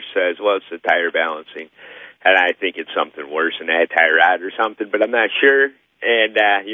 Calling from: Kalamazoo, Michigan, United States; I'm calling from Kalamazoo, Michigan.

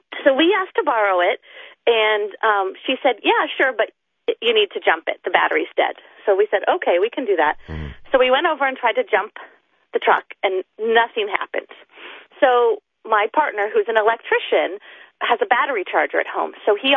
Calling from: Seattle, Washington, United States; from Seattle, Washington.

